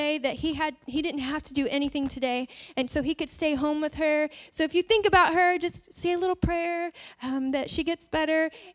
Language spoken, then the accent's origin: English; the South, United States; I mean, I'm from the South. You got to deep fry everything.